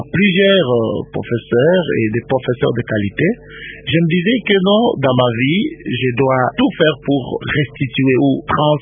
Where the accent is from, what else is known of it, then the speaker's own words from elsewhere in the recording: Mweka, Kasaï, DR Congo; chez nous, à Mweka, par exemple